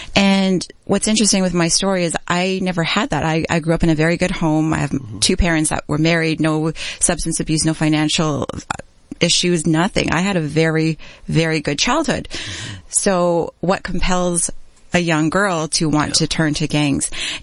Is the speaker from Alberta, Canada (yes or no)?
yes; Edmonton, Alberta, Canada; I grew up in Edmonton, you know, the '80s, it wasn't as diverse. So I was called a variety of names. I'm, you know, Chinese background, but born in Edmonton.